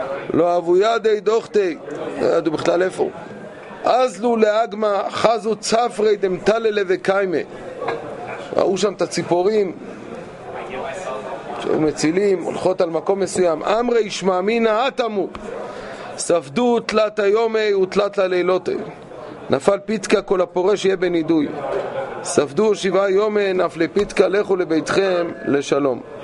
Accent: Jerusalem, Jerusalem District, Israel; אנחנו ירושלמים, אנחנו מרחק חצי שעה הליכה, והיינו שם.

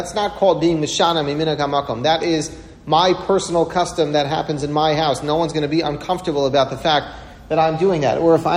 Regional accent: Israel; now in United States; So for example, I'm from Eretz Yisrael, and now I come to the United States where they all keep 2 days of Yom Tov

